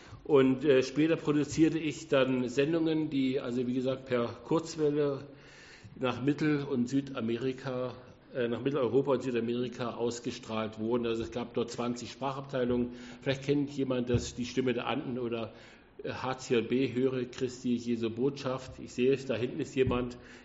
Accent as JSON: {"language": "German", "region": "Berlin", "country": "Germany", "also_born_or_lived": "Hamburg", "said": "wir sind eigentlich aus Berlin über Hamburg dann nach Süddeutschland, bin aber dann in einem Ort Nähe von Heilbronn zum Glauben gekommen."}